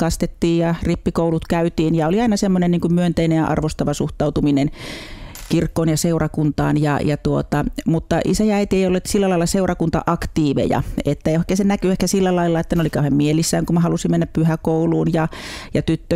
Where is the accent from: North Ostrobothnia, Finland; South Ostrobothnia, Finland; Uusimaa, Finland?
South Ostrobothnia, Finland; Seinäjoki; Mun isäni on siis lähtöisin Ylistarosta, sukujuuret on Lapualla ja äiti on sitten Järviselulta Alajärveltä. Ja Seinäjoella ihan kerrostalossa asfalttipihalla, se oli mun leikkipaikka